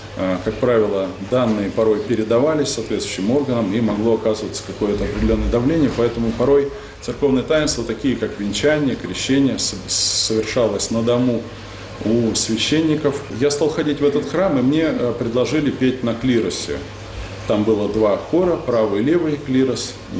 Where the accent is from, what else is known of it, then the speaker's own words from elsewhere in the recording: Skopin, Ryazan Oblast, Russia; born there; Я родился в Рязанской области, в небольшом городе Скопин.